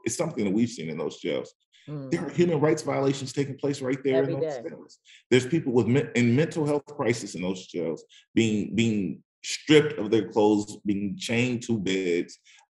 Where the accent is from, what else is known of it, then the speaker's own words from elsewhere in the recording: California, United States; You all know I'm from California originally.